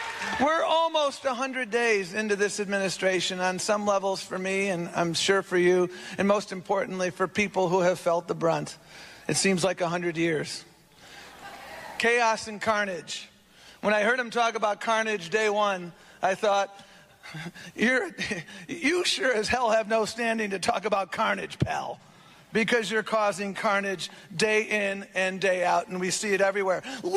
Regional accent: Buffalo, New York, United States; That's what I learned growing up in Buffalo, New York.

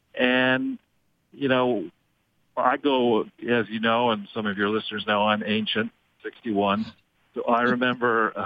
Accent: United States; not just because I'm an American

